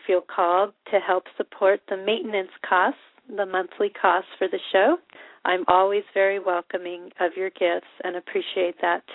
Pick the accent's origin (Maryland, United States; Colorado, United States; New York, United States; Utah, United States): Colorado, United States; also born or lived in Kansas; Actually, I'm not from Kansas. I'm from Colorado, but I spent a long time in Kansas.